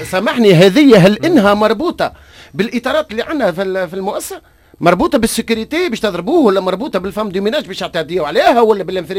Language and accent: Arabic; Tunisia; احنا اللي عندنا في تونس